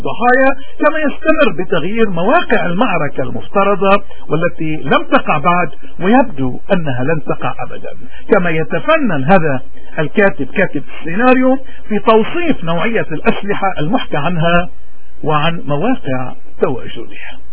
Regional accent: Lebanon; إذن نحن كلبنانيين أكثر ناس نحن معنيين بهذا الأمر

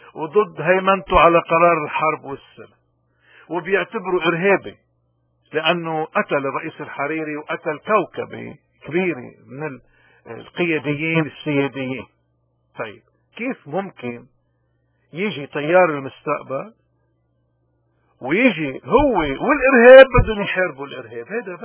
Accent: Lebanon; معيارنا كلبنانيين الدستور والقانون، ومعيارنا كمسيحيين كتابنا المقدس.

